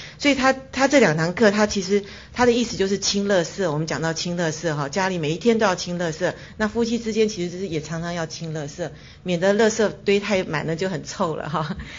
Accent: China; 有时候我们中国人特别不容易知道说，其实沟通很重要的部分是要谈感觉哈。

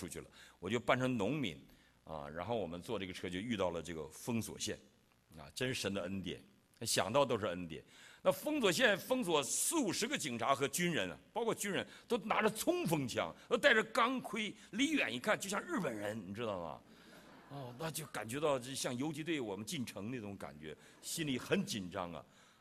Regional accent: Northeast China, China; accent: Northeastern Mandarin; 我会说东北话

